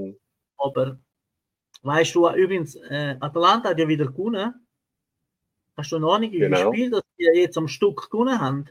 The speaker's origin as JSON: {"language": "German", "country": "Italy", "said": "Ich würde sonst gerne mal auf mein Heimatland Italien wieder mal schauen."}